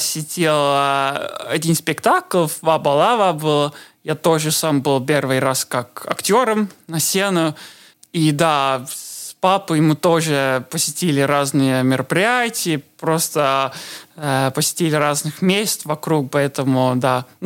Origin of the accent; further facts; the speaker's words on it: Estonia; first language Estonian; Russian is a second language; что я эстонец, так-то я был как, ну, интересно со мной общаться. Но вначале было трудно, я совсем не говорил на русском.